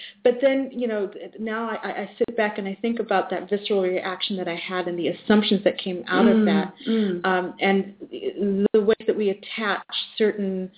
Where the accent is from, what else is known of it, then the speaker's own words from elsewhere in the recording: South Africa; my family, when I was born, South Africa, because I'm from South Africa